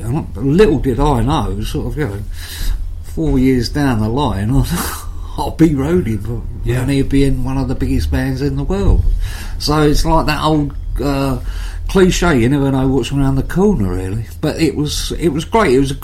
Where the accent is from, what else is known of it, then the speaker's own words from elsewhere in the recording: London, United Kingdom; born there; I was born out in West London. My mum came from the same area as the boys grew up in, i.e. Acton in London.